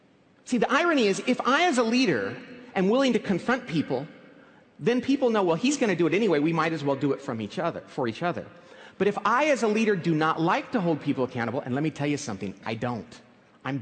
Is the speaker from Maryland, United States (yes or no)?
no; California, United States; But I'm from California, so I thanked him for sharing.